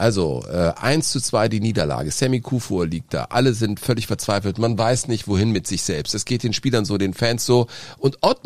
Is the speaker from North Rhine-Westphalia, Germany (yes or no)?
no; Berlin, Germany; Ich bin Jahrgang 1964 in Ostberlin neben dem Jahn-Sportpark aufgewachsen.